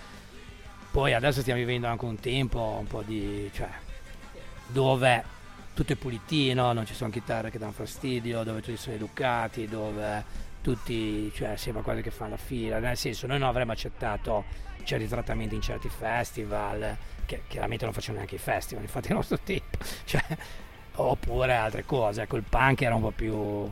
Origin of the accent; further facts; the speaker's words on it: Savona, Liguria, Italy; siamo di Savona